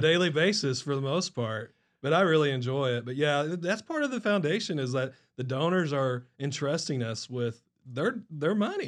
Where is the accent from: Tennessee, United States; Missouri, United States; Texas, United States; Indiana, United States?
Indiana, United States; Springville; I grew up in, I was born in a small town, Springville, Indiana, which is just outside of Bedford, Indiana.